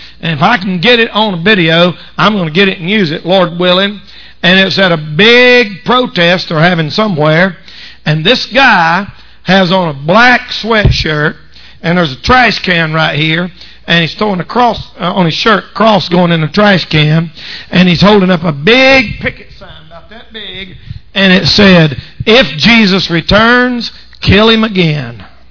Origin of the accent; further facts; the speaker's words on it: the South, United States; I'm from the South and I'm a Southerner